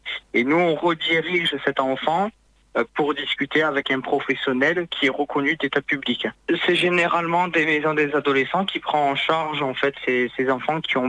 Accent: Occitanie, France; born there; j'ai 18 ans, ancien victime de harcèlement scolaire et de cyberharcèlement, et je suis né dans le Tarn-et-Garonne.

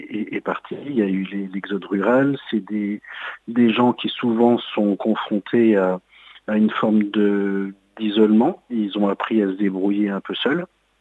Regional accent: Massif Central, France; Déjà, moi, je suis originaire du Massif central, donc c'est un territoire qui m'intéresse.

